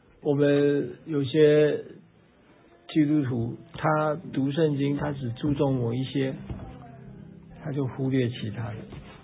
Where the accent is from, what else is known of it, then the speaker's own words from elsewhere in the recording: China; 就好像我们中国人贴春联